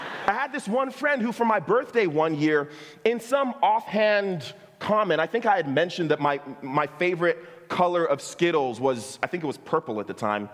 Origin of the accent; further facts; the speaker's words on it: Ghana; You know, I grew up actually in, you know, I'm Nigerian and Liberian. I actually grew up in Ghana.